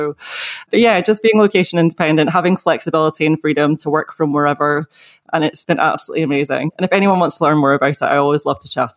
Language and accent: English; Scotland, United Kingdom; I'm Scottish, so most of my time was spent under a parasol with factor 50.